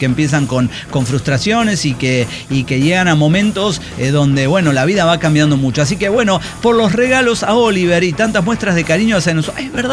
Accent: Culiacán, Sinaloa, Mexico; ya me conocen … el que sembró un manglar

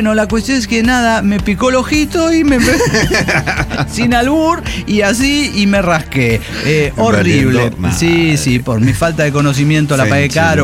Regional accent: Cochabamba, Bolivia; Hola, ¿qué tal, amigos? No, ¿cómo están? … de Cochabamba.

